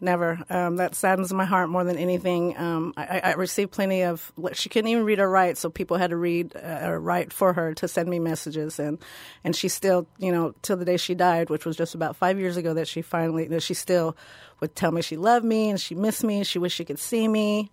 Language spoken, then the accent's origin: English; Midwest, United States; because I grew up on the Ohio River with my American family, my American Irish grandmother. And we literally had a camp right on the Ohio River.